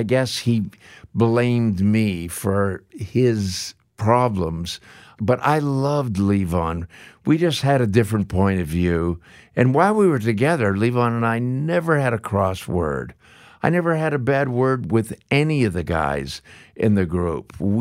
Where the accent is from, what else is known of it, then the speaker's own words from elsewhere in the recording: Canada; he was from the Mississippi Delta and I was from Canada